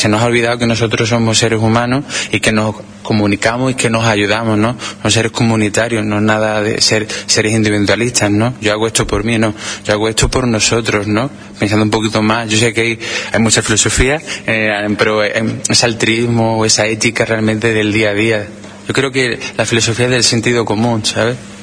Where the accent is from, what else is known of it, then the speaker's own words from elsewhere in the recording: Huelva, Andalusia, Spain; Yo soy de Huelva, yo sigo aquí de la Orden, yo vivo aquí en la Orden Baja, estudio aquí enfrente